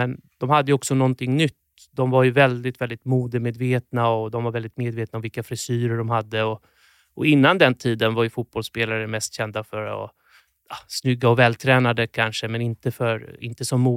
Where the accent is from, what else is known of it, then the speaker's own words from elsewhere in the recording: Sweden; Och så tänkte vi att vi är från Sverige. Vi är kända över världen för att vara vackra människor.